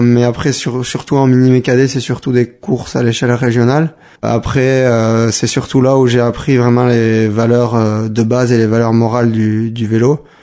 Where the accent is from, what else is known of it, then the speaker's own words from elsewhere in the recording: Bayonne, Nouvelle-Aquitaine, France; born there; j'ai 21 ans, je vis à Sparin au quartier Sélaille et je suis né à Bayonne.